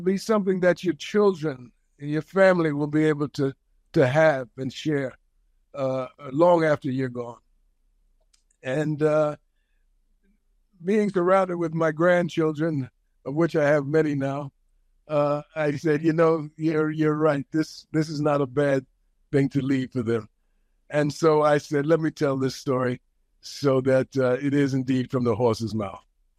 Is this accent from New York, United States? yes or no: yes; New York City, New York, United States; I'm born and raised in Manhattan, Harlem in particular.